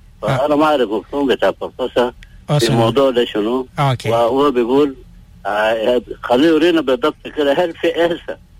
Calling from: Bentiu, Unity, South Sudan; I'm calling from PLC Bentiu.

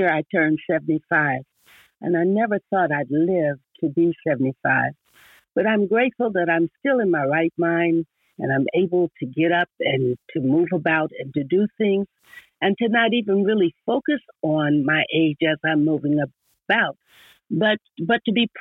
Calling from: Oakland, California, United States; I'm calling from Oakland, California.

